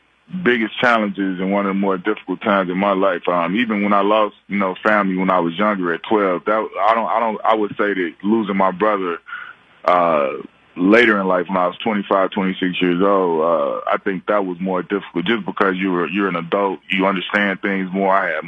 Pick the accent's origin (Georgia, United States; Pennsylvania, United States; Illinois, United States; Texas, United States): Illinois, United States; Chicago; anybody that knows me, they all know that I'm from Chicago. At some point, that comes up, and because I bleed it. You know, everything, I'm very proud to be from Chicago